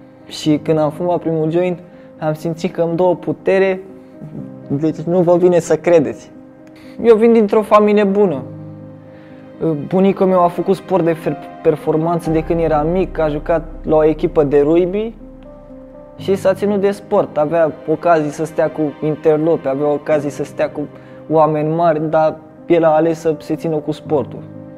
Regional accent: Bucharest, Romania; Am 15 ani, sunt din București

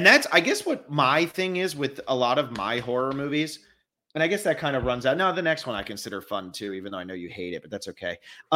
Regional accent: United States; And you know, that's because I'm American, he's Canadian, so I work like 100 hours a week and he lives his life.

